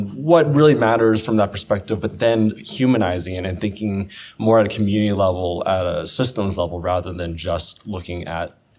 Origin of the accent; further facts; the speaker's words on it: Dorchester, Massachusetts, United States; born there; I was born in Dorchester, so I also was in the Boston area.